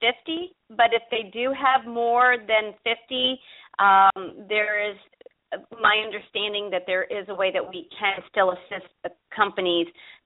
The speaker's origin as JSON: {"language": "English", "region": "Florida", "country": "United States", "said": "I am from South Florida, sunny South Florida."}